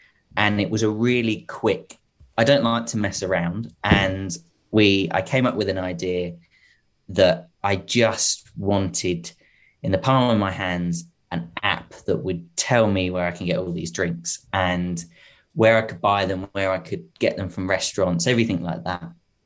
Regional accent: Reading, South East England, United Kingdom; So I'm from Reading in the UK, and I'm from a, well, I say tech background.

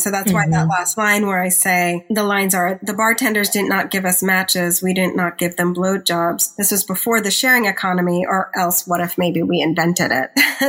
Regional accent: Los Angeles, California, United States; now in New York City, United States; And I grew up in Los Angeles and I live in New York City.

